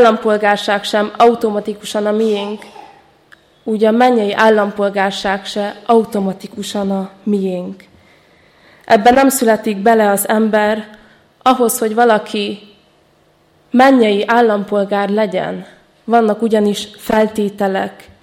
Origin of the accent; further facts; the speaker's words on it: Hungary; Mi magyarok vagyunk, magyarul beszélünk